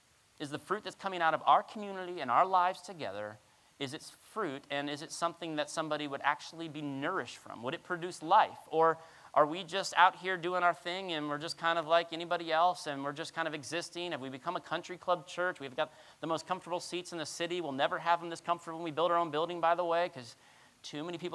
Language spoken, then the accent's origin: English; Florida, United States; You know, I was from South Florida and everything just grows out of control.